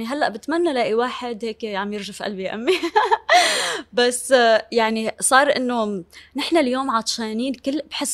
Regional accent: Syria; now in Lebanon; بس أنا لو رجعت على سوريا كمان أكيد، لأنه يعني حتى إذا بدي رحلك على جغرافيا والطقس، جو ضيعتنا كتير قاسي بالشتاء

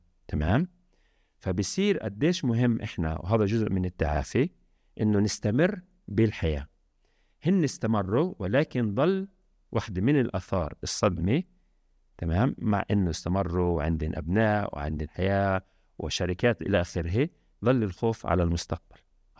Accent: Palestine; فالأهل بيعرفوا أنه بكل لحظة ممكن إحنا كفلسطينيين

